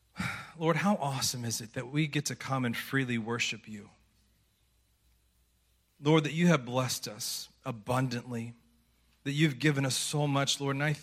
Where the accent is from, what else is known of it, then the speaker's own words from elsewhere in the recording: Memphis, Tennessee, United States; I'm actually originally from Memphis, Tennessee. My parents had a place on the Tennessee River near Pickwick